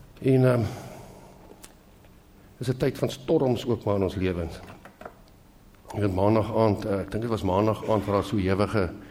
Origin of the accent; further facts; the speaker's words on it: Highveld, South Africa; ons het groot geword op die Hoofveld is jy eintlik gewoond aan hierdie type storms